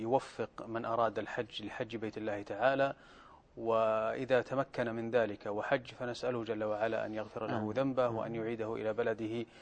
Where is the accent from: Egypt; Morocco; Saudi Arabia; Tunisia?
Saudi Arabia; نحن أبناء المملكة العربية السعودية